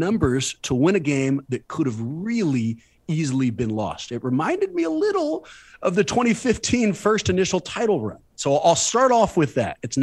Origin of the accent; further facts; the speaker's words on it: Oakland, California, United States; but I'm an East Bay kid, born and raised in Oakland.